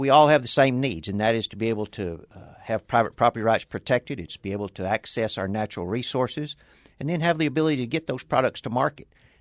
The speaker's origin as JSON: {"language": "English", "town": "Altus", "region": "Oklahoma", "country": "United States", "tie": "born or raised there", "said": "I'm a native of southwest Oklahoma, primarily a beef producer with certainly winter wheat. And I'm from the Altus area, and if you live in the Altus area, then you're involved in cotton, too, so I have some irrigated cotton."}